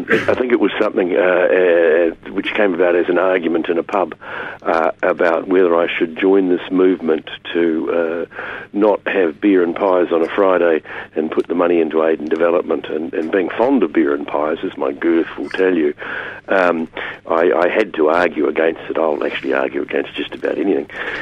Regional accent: Auckland, New Zealand; Well, I was born at a tragically early age in Auckland, and I grew up initially in Te Aratu, which is a glorious suburb on the harbour, in the upper harbour. I went to school there and lived there until I was about 10 or so

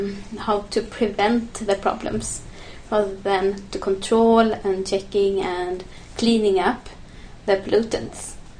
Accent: Karlskrona, Blekinge, Sweden; Actually, I grew up in Karlskrona, so this is my hometown. But I haven't been here all my life. I have been studying up north in Sweden, to Luleå University.

